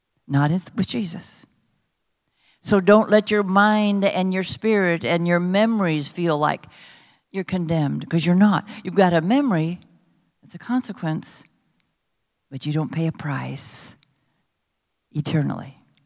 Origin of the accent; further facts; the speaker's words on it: California, United States; now in Texas, United States; I don't think the laws allow for quite enough speed here in Texas. I'm a Californian, and everybody seems to feel very comfortable about going fast.